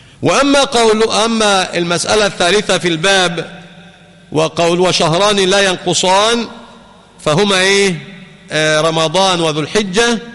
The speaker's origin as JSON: {"language": "Arabic", "country": "Egypt", "said": "ما يصحش بقى حضرتك تبقى قاعد عندنا في مصر هنا ولا أبوك صايم وإحنا فطرين."}